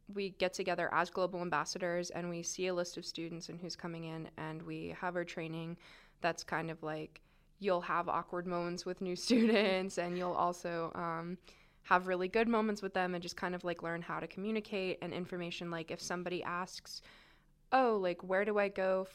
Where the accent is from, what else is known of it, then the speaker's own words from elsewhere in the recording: San Diego, California, United States; born there; So originally I was born in San Diego, California, but no place has ever really been considered my home because I'm a military brat.